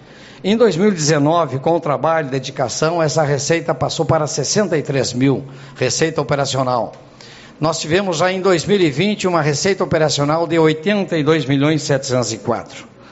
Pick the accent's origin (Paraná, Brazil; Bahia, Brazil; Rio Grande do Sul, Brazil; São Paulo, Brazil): Rio Grande do Sul, Brazil; Uruguaiana; Sou uruguaienense, sou natural de Uruguaiana. Minha família toda é daqui de Uruguaiana